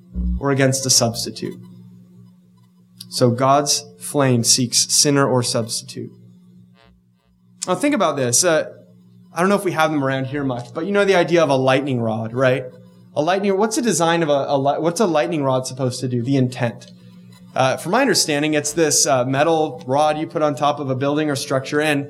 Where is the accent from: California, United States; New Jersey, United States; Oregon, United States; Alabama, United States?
California, United States; Bakersfield; I grew up in Bakersfield.